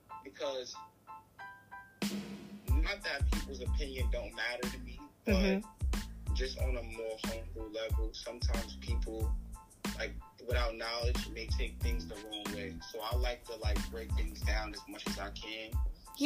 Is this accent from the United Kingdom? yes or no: no; Brooklyn, New York, United States; the environment, growing up in Brooklyn, friends, you know, freestyle.